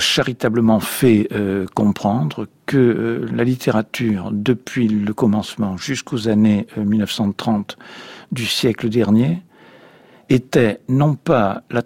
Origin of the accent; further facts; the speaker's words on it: France; Je suis français